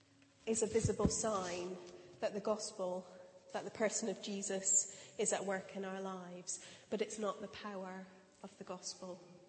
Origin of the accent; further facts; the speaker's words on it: United Kingdom; So I'm British